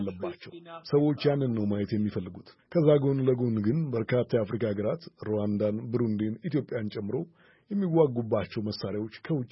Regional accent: Burundi; ያደኩት ብሩንዲ ነው።

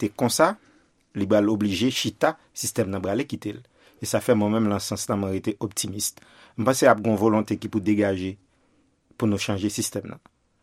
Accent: Haiti

